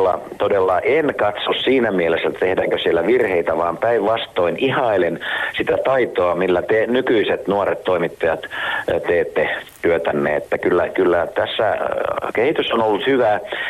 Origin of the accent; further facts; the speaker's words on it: South Karelia, Finland; minä itse taas olen siis Etelä-Karjalasta